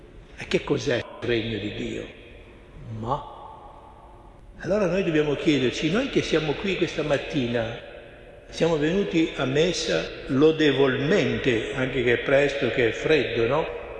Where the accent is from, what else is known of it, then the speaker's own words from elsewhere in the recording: Sicily, Italy; io l'ho visto ancora nel mio paese, in Sicilia, quando succedeva qualcosa di importante mandavano in giro uno col tamburo